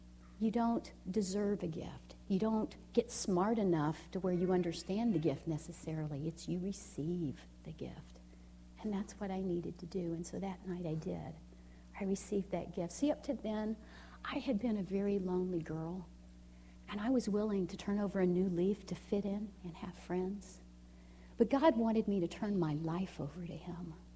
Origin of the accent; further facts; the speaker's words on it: Huntsville, Alabama, United States; we worked in a state-run group home in my hometown of Huntsville, Alabama